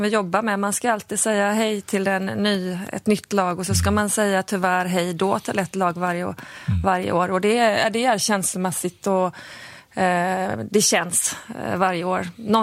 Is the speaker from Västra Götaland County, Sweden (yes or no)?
yes; Göteborg, Västra Götaland County, Sweden; now in Stockholm, Sweden; jag identifierar mig som göteborgare. Även ifall jag har bott här snart halva mitt liv så är det... Mina föräldrar är i Göteborg, jag har många av mina bästa vänner bor i Göteborg. Så att det är mycket Göteborg i mig som person.